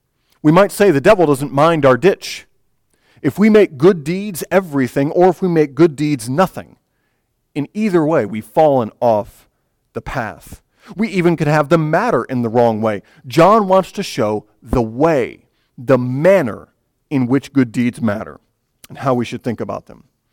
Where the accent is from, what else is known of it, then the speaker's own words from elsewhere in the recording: Michigan, United States; I grew up in Michigan, proud Michigander